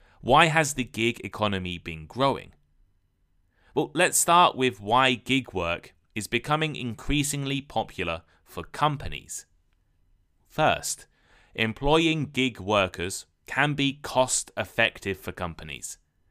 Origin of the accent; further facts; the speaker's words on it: United Kingdom; I'm from the United Kingdom.